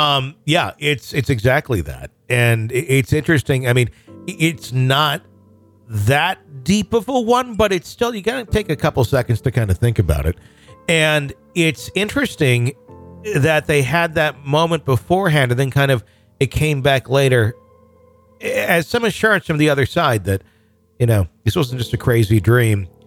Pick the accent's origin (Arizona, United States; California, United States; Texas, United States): Texas, United States; Houston; now in Virginia, United States; I currently live in Virginia, but was born and raised in Houston, Texas, where my whole family lives.